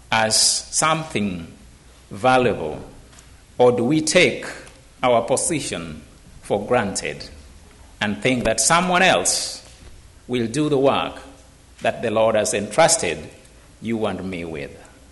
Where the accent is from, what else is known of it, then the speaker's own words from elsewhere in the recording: Kenya; just next to my home country, Kenya.